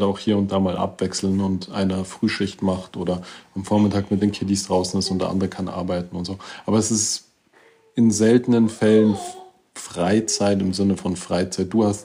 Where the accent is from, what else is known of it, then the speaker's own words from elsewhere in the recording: Salzburg, Austria; Ich meine, ich als Salzburger brauche da nicht reden